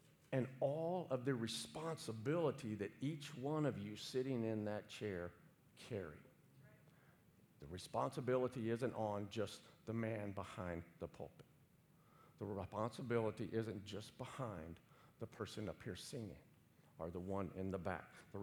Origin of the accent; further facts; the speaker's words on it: Texas, United States; Daryl is the Greek guy. I'm not. I'm Texan.